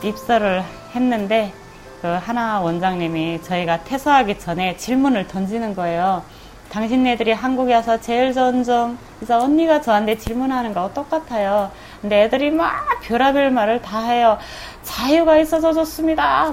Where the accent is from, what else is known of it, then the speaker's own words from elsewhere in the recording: North Korea; moved away; 내가 북한에서 살았을 때는